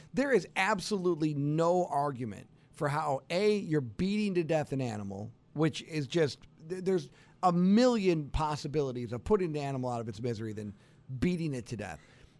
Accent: United States; growing up in Orleans County, I had always heard that there was, like, you know, we found a skin animal with a pentagram on it

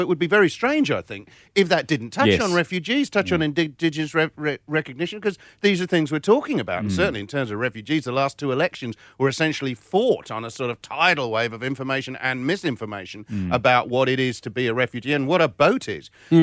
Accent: United Kingdom; moved away as an adult; now in Australia; I was 26, so I was very much, you know, British, but now I'm both. And principally at the moment, I'm Australian. I have been the last 10 years living here.

